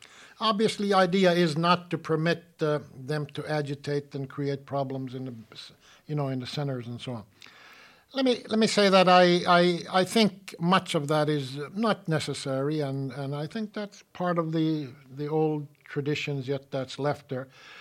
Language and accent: English; United States; I'm an American, and I want to make the United States as fine a place as there is.